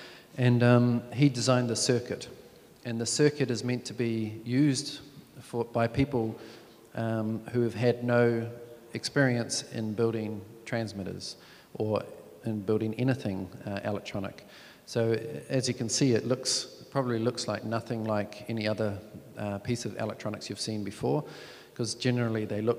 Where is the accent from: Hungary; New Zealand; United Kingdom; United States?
New Zealand; I'm from New Zealand.